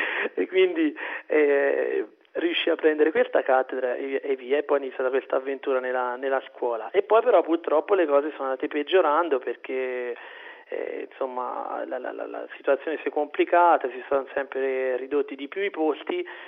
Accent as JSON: {"language": "Italian", "town": "Arezzo", "region": "Tuscany", "country": "Italy", "accent": "Tuscan", "lives_now": "Como, Italy", "said": "Sono di Arezzo, forse sentirete un po' l'accento spiccatamente toscano, e però per poter insegnare, come hanno fatto tanti miei colleghi, mi sono trasferito, e nello specifico io mi trovo adesso a Como"}